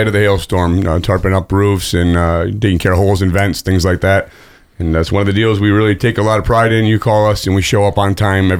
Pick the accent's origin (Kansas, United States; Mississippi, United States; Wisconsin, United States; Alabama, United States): Wisconsin, United States; now in South Dakota, United States; Been doing construction my whole life, but absolutely love the state of South Dakota. I came from Wisconsin, and this is where we're at nowadays.